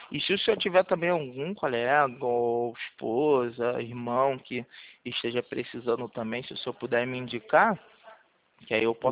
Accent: Rio de Janeiro, Brazil

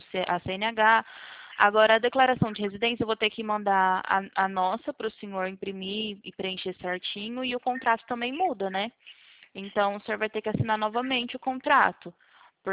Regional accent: Presidente Prudente, São Paulo, Brazil; Eu sou de Prudente.

